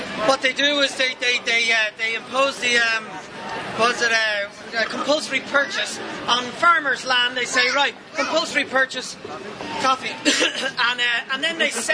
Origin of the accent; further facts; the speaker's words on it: Ireland; Yeah, we're fucking Irish, we drink Guinness.